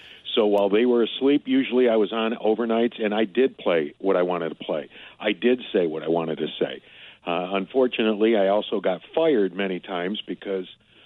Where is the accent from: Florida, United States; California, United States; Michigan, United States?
Michigan, United States; I grew up outside Detroit, and it's the Midwest.